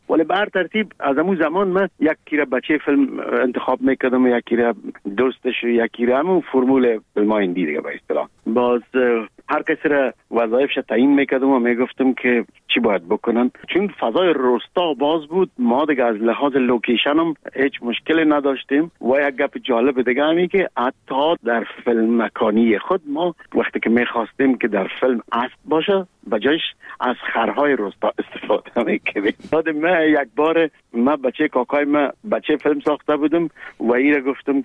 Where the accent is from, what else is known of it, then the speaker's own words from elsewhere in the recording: Kabul, Afghanistan; moved away; ما در کابل به دنیا آمدیم، در چهاردی کابل. مکتب ابتدایه را در یک مکتب به نام غازی عبدالله خان تمام کردیم و بعدش لیسه عبیبیه